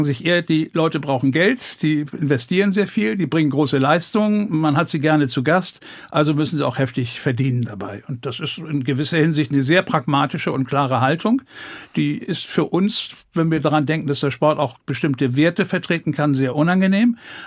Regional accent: Germany; ich bin ja auch Deutscher und vertrete den auch.

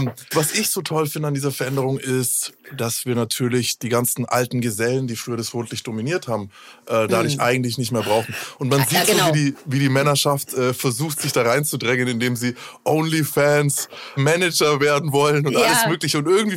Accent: Bavaria, Germany; Ich bin in Bayern aufgewachsen, ich fand das alles sehr schwierig. Ich finde auch heute, dass es nicht meine Heimat ist. Ich habe mich dort nicht wohlgefühlt.

